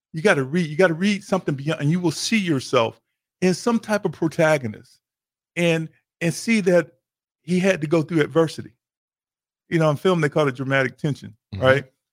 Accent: Midwest, United States; You know, I grew up in the Midwest

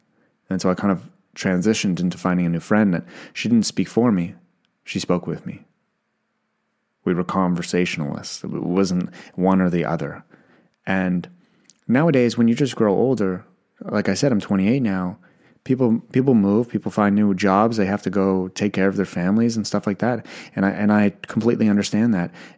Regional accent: Canada; everybody yells at me when I say grade seven because I'm Canadian. That's just what we say.

